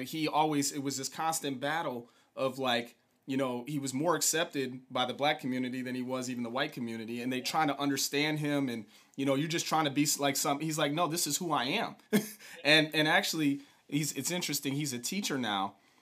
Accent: Toledo, Ohio, United States; I grew up in Toledo, Ohio.

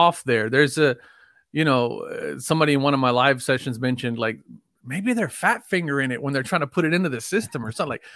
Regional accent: Texas, United States; I got pretty thick skin. I'm from Texas.

